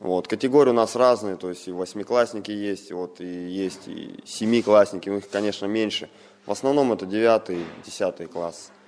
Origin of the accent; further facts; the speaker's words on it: Novosibirsk, Novosibirsk Oblast, Russia; Да, я новосибирский, коренной, родился здесь, учился. Ну, вот, продолжаю работать в своем родном городе.